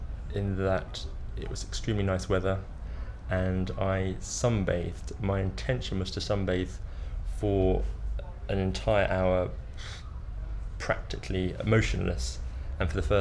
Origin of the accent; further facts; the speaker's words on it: London, United Kingdom; born there; I am 30 years old, and I was born in London.